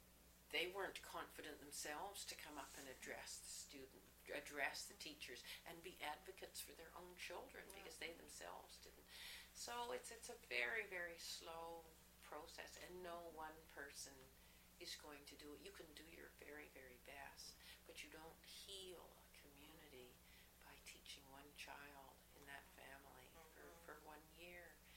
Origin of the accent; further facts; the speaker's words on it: Winnipeg, Manitoba, Canada; born there; Oh, I was born in 1944 in Winnipeg, actually St. Boniface, Manitoba.